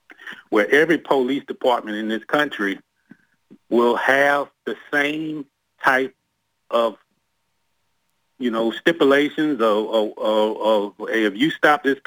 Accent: Jacksonville, Florida, United States; I'm a black man, and I'm born and raised in Jacksonville.

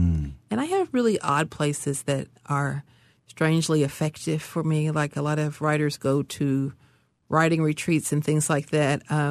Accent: Appalachia, United States; as mountain people, as country people, as Appalachian people, we don't talk about

